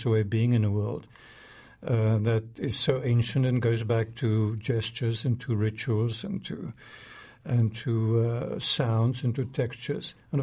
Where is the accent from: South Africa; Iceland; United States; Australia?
South Africa; first language Afrikaans; English is a second language; I would say that the language, my mother tongue, Afrikaans, is probably a home that is no longer there, no longer exists, not even objectively.